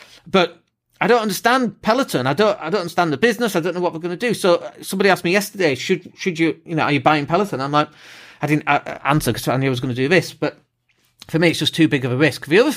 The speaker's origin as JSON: {"language": "English", "town": "Leeds", "region": "Yorkshire and the Humber", "country": "United Kingdom", "said": "I'm a tight northerner. I come from Leeds."}